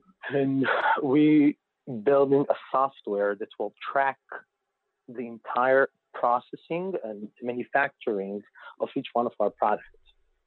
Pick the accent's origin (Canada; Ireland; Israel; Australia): Israel; moved away as an adult; now in United States; So my story is, I was born and raised in Israel, grew up there